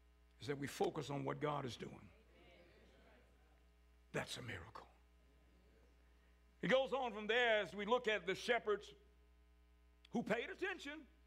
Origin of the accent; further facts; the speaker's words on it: Virginia, United States; I was born in Charlotte County and raised up in Halifax County, which people considered, you know, if you go look at it on the demographics, two of the poorest counties in the state of Virginia